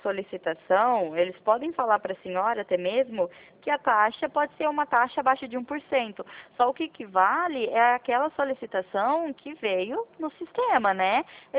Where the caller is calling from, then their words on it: Presidente Prudente, São Paulo, Brazil; interior cidade? De São Paulo, na cidade de Presidente Prudente.